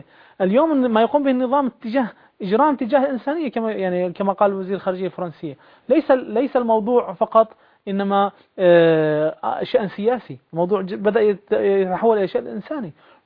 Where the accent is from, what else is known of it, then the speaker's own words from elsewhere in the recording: Syria; نحن كشعب سوري قبل أي شيء